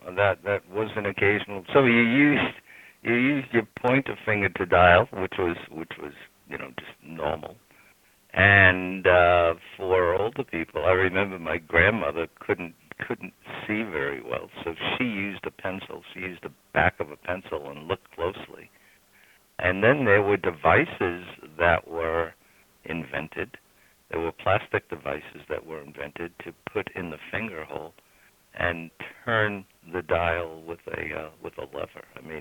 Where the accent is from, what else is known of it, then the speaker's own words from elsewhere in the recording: New York City, New York, United States; we grew up in New York City, so we travel around the city, and I went to college in New York City.